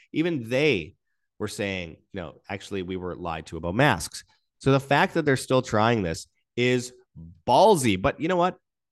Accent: Canada; And I say that as a Canadian.

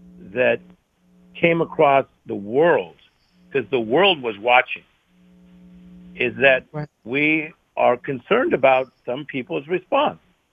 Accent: Compton, California, United States; You know, we came from Compton, California, seven people in a two-bedroom apartment.

